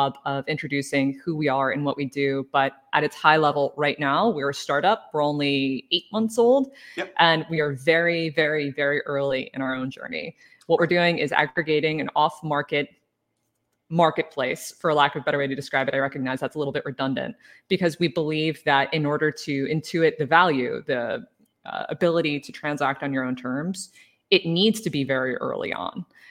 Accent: New Jersey, United States; I am both from New Jersey and highly caffeinated, so I tend to go very fast.

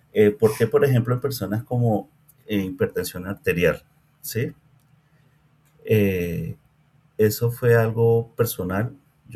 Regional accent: Colombia; Yo soy colombiano.

